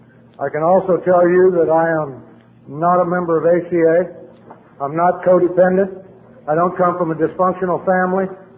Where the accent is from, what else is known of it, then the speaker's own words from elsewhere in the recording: Danville, Illinois, United States; When I was growing up in Danville, Illinois, and I visualized and thought about what alcoholics look like